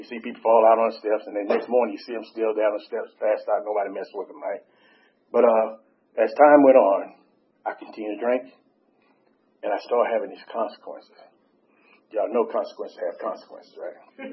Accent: Brundidge, Alabama, United States; So, but you know, I grew up in a small town in Alabama, Brandage, Alabama

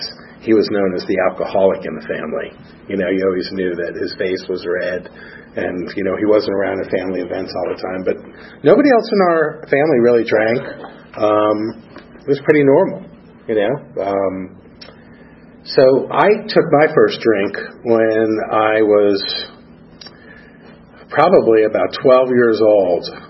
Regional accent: New Jersey, United States; born there; So I was born in New Jersey in 1963, middle class family, middle child of three. I grew up with a normal life.

